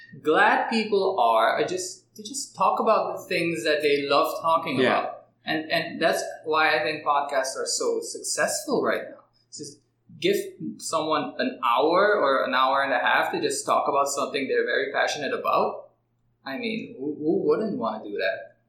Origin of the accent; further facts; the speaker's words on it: Suriname; Because we're from Suriname. No one knows where that is.